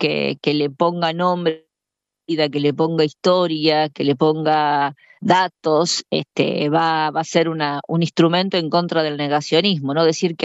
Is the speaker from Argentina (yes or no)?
yes; Argentina; esta tremenda historia que prácticamente nos invadió como argentinos y argentinas.